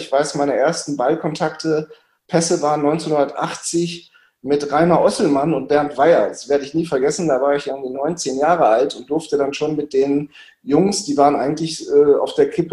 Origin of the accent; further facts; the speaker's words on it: Duisburg, North Rhine-Westphalia, Germany; Ich bin geboren hier in Duisburg.